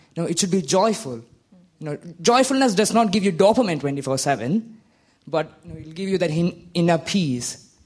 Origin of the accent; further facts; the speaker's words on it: Leeds, Yorkshire and the Humber, United Kingdom; I'm from Leeds.